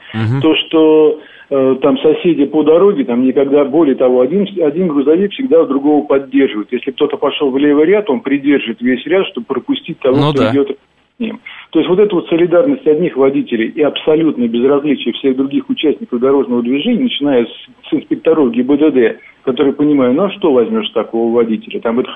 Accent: Korolyov, Moscow Oblast, Russia; я из Королева.

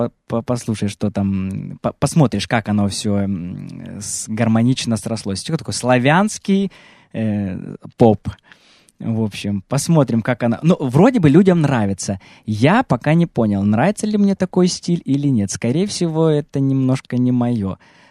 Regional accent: Krasnodar, Krasnodar Krai, Russia; Я же из Краснодарского края, из Краснодара. Это кубанские казаки, да?

